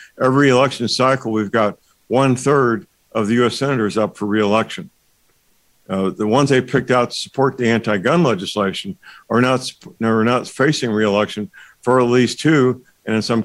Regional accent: St. Louis, Missouri, United States; My hometown, St. Louis, the current district attorney received funding from George Soros

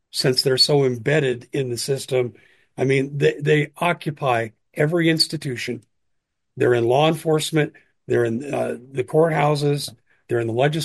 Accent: Aurora, Colorado, United States; Well, I grew up in, my hometown is Aurora.

